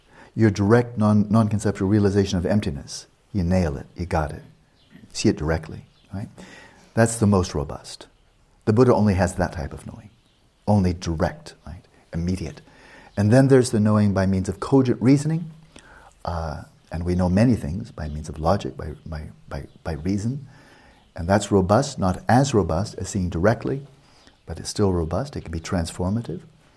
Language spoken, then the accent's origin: English; Pasadena, California, United States; born there; They told me I'm born in Pasadena. I was born in Pasadena.